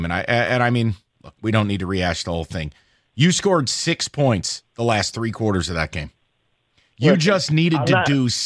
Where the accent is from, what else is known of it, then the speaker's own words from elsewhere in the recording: Albany, New York, United States; I grew up in the Albany area. That's on the border of Massachusetts.